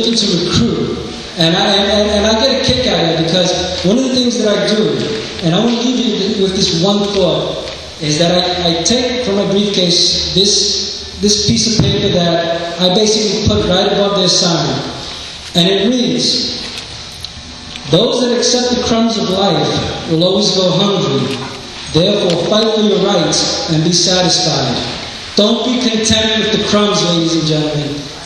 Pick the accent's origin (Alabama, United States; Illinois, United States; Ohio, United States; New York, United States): New York, United States; Bronx; I was a New York City Puerto Rican kid from the Bronx, who didn't know my heritage back then.